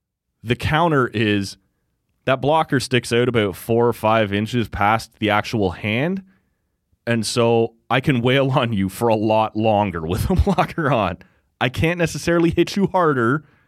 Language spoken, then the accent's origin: English; Canada; If I'm a Canadian guy, right, which I am, interestingly enough